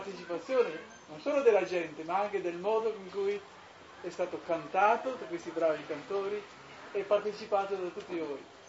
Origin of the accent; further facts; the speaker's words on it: Padua, Veneto, Italy; sono nascuto cristiano a Padova e sono padovano, ma sono nascuto vescovo dal domo di Udin, si diventa là che si nasce, e sono diventato curlan.